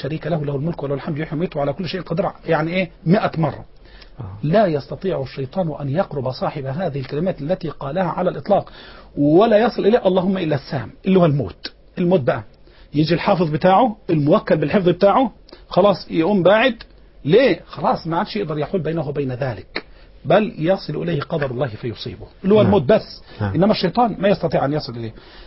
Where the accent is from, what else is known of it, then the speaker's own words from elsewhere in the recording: Deim El Shalt, Dakahlia, Egypt; الندوة السنوية غدا في قريتي في ديم الشلت مركز ذكرنس دقهلية وبإذن الله يعني.